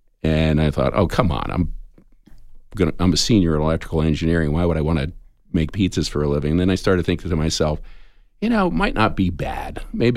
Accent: New Jersey, United States; Well, I grew up in New Jersey. Lived there for 20 years, and the beginning of my life there pretty much was playing music.

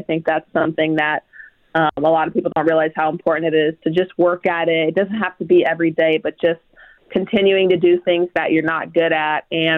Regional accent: Midwest, United States; Because I'm from the Midwest.

